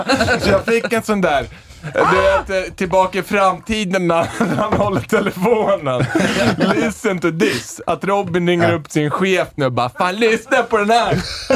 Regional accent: Skåne, Sweden; accent: Scanian; jag tänker att det är min skånska.

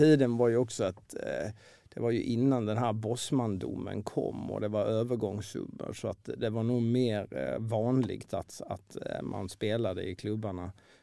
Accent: Tranås, Jönköping County, Sweden; vi är i Tranås.

